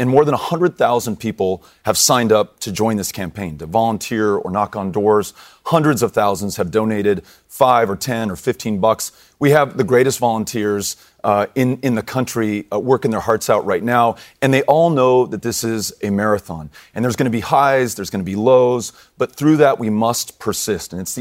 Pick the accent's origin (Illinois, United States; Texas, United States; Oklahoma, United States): Texas, United States; El Paso; So El Paso, Texas, my hometown, is connected with Ciudad Juarez, and they form the largest binational community in the hemisphere.